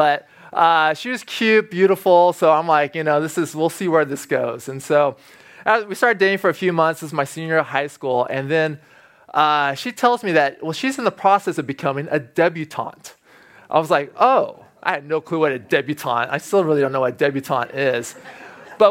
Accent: Walnut Creek, California, United States; I grew up in Walnut Creek. Walnut Creek's now it's actually a pretty affluent area. Back then, it was just a good middle-class community.

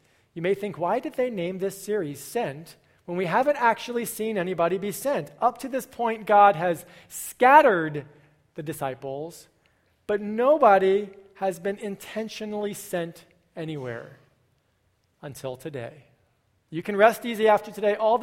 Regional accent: Connecticut, United States; I found a guy who maintains a blog about this town where I grew up in Connecticut.

